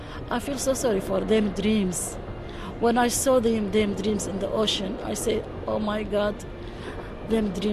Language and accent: English; Iraq; English is a second language; moved away as an adult; now in Melbourne, Australia; I'm from Iraq, and I live in Melbourne now with my son and my husband.